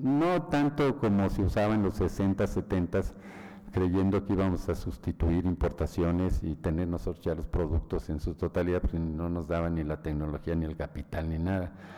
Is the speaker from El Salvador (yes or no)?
no; Mexico; Yo soy mexicano, ¿eh?